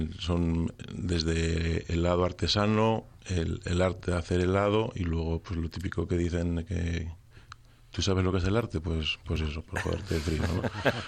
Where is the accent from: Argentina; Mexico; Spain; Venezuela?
Spain; Bierge, Aragon; Somos de Vierge los dos y parte de este proyecto vino porque nos queríamos quedar a vivir en Vierge, que era el pueblo de mis padres y el pueblo de sus padres.